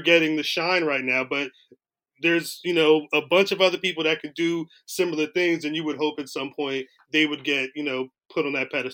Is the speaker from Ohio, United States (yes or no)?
no; New Jersey, United States; because some more is from my hometown. So that's Jersey Pride right there.